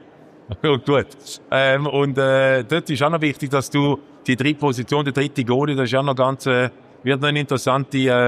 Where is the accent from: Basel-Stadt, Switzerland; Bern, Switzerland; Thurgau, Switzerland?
Thurgau, Switzerland; ich bin auch kein Walliser, ich bin Thurgauer